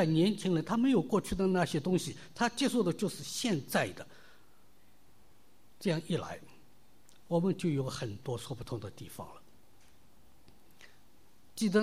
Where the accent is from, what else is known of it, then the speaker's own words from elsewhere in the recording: China; 我要学语法，我们中国人学英语语法学不好，你读什么用啊？